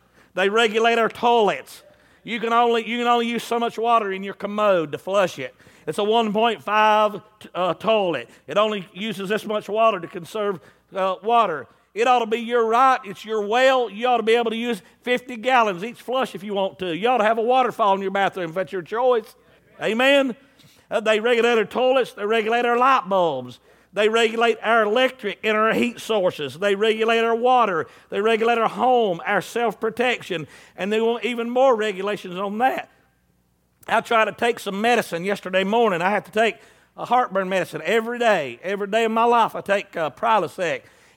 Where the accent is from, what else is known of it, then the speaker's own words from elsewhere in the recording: Statesville, North Carolina, United States; born there; and I was crawled out from under a rock up in Statesville, North Carolina.